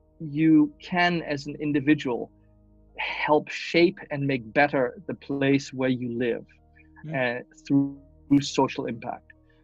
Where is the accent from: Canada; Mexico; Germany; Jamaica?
Germany; English is a second language; now in Charlottesville, United States; my background originally is I grew up in Germany